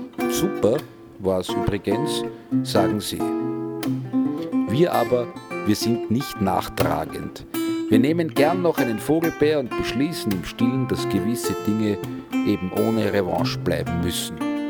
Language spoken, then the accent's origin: German; Vienna, Austria; Als Wiener fühlt man draußen im Bundesland diese Dankbarkeit gegenüber bundesländlicher Gastfreundschaft.